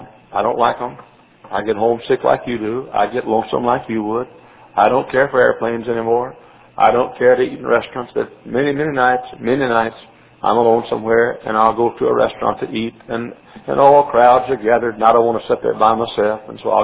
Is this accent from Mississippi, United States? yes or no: no; Dallas, Texas, United States; And I could say, I grew up in Oak Cliff, in southwest Dallas.